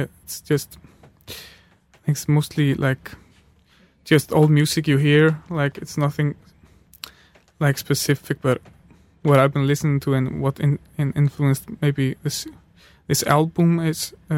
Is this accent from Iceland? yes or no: yes; Iceland; I'm from Iceland and we're such a small country and the music scene is really small